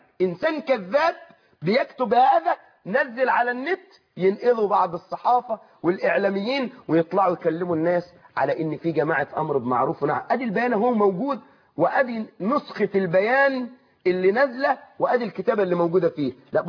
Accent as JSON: {"language": "Arabic", "town": "Suez", "region": "Suez Governorate", "country": "Egypt", "said": "عندنا في السويس"}